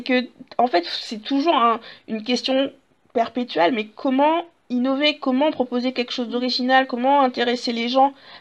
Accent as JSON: {"language": "French", "country": "France", "said": "Et une fois que, et en tant que français, bah, tu vas encore avoir un deuxième filtre."}